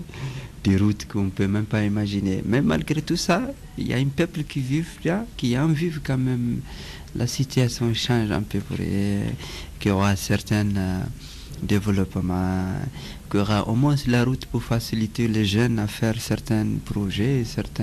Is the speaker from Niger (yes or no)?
yes; Agadez, Niger; je viens du nord d'Agadez, du Niger